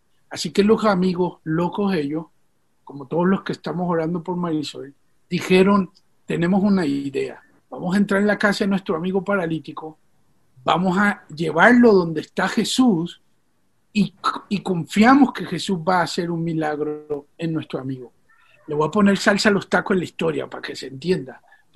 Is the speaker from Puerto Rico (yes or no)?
yes; Puerto Rico; also born or lived in Venezuela; Nací en Venezuela, pero me crié en Puerto Rico.